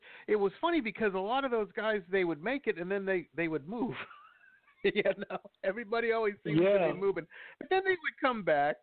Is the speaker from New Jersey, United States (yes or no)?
no; Detroit, Michigan, United States; I grew up in Detroit, and, man, it was just...